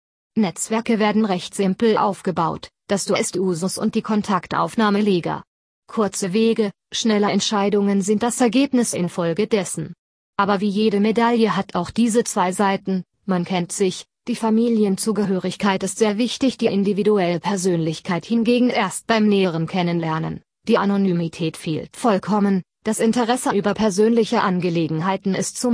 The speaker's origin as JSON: {"language": "German", "region": "Vorarlberg", "country": "Austria", "tie": "born or raised there", "moved": "as an adult", "said": "Ich bin ja im Bregenzerwald aufgewachsen. Von daher war das menschliche Klima und die Gegebenheiten in der Heimat keine große Überraschung für mich."}